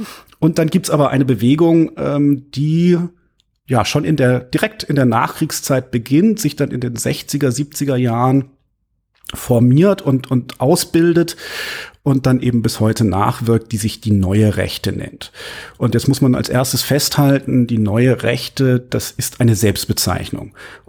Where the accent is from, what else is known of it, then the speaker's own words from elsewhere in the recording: Bavaria, Germany; in den Zeiten und Gegenden, wo ich aufgewachsen bin, das ist also das ländliche Bayern der 90er Jahre